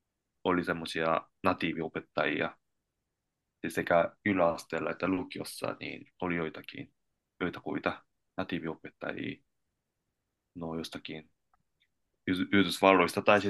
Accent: Japan; first language Korean; Finnish is a second language; now in Finland; osaan korea äidinkielenäni ja sitten japania. Olen syntynyt Japanissa ja olen asunut Japanissa noin yli 10 vuoden.

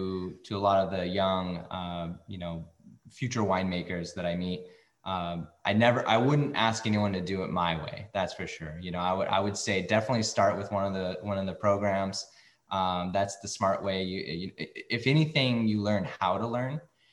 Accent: Cottonwood, California, United States; I grew up in the Cottonwood Redding area. I'm not sure if you're familiar with that area. It's in Tehama County, about 2 hours north of Sacramento.

